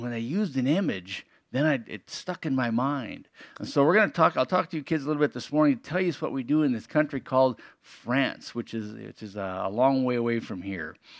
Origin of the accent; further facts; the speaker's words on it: Wyoming, United States; I know, because I'm from Wyoming, which is just a little further that way, and that's really nowhere.